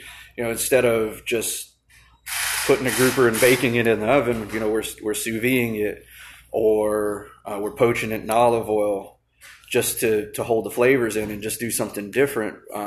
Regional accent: Winder, Georgia, United States; now in Panama City Beach, United States; and I'm originally from Athens, Georgia, or Winder, Georgia, rather. Not many people know where that's at, so I always say Athens because everybody knows where the dogs are. But I've been in Panama City Beach for 10 years

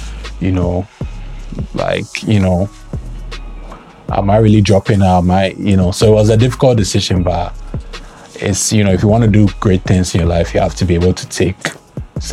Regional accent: Ghana; moved away as an adult; I was born and raised in Ghana, went to Infantepim.

